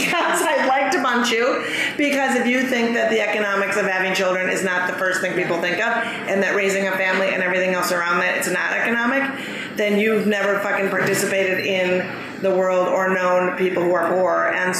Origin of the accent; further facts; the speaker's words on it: New Jersey, United States; now in New York, United States; I'm from New Jersey. I grew up and I live in New York.